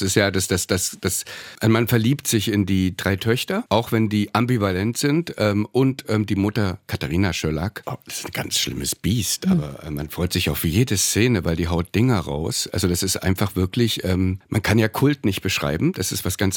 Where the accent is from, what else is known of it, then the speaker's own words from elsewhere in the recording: East Germany, Germany; Ich bin ja, wie gesagt, im Osten groß geworden und die Filme im Kino kamen immer ein bisschen versetzt